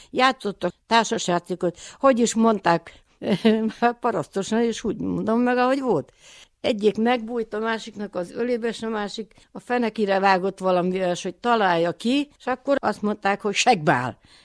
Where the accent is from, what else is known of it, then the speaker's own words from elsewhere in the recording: Magyardécse, Bistrița-Năsăud, Romania; Addig magyar dédsébe laktunk, onnan költözött ide a család.